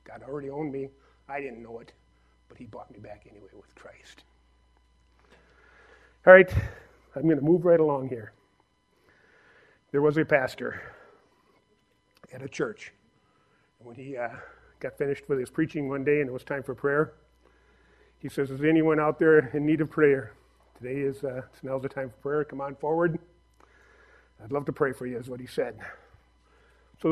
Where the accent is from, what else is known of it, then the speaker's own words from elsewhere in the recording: Minneapolis, Minnesota, United States; When I was growing up, I grew up down in Minneapolis in the cities. When my family first moved to Minneapolis area, we lived in the near north side, right in the late 60s